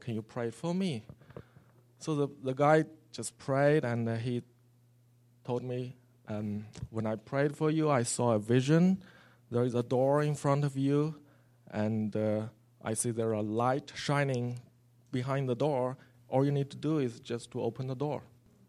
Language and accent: English; China; English is a second language; I said, "Oh, I'm a student. I'm from China."